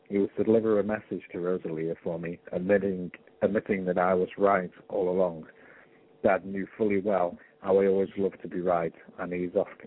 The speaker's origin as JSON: {"language": "English", "town": "Westcliff-on-Sea", "region": "East of England", "country": "United Kingdom", "tie": "born or raised there", "moved": "yes", "said": "I returned for the first time in 10 years to the UK to visit … in my hometown of Westcliff-on-Sea, Essex."}